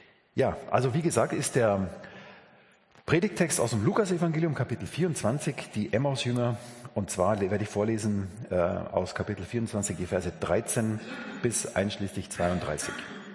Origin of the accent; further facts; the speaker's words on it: Munich, Bavaria, Germany; bin gebürtig aus München, wohne im Münchner Westen, Richtung Würmtal und bin mit ungefähr 37 Jahren zum Glauben gekommen